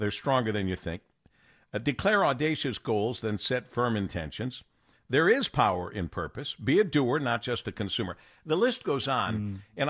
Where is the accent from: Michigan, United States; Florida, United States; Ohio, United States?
Michigan, United States; Monroe; you're from Monroe, Michigan, my hometown, that you graduated from my high school many years after I left